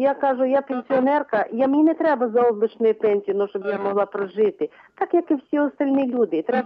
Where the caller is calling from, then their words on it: Vinnytsia, Vinnytsia Oblast, Ukraine; з Вінниці.